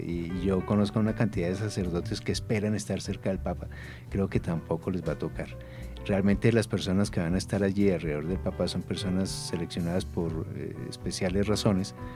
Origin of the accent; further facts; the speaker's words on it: Colombia; lo que yo como colombiano le aporto a este país y a esta sociedad para lograr un cambio.